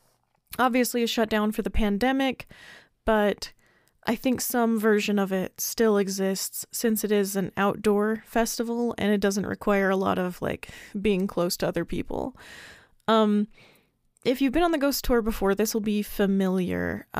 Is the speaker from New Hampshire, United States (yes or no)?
no; Castle Dale, Utah, United States; This is in the cemetery in my hometown, Castledale.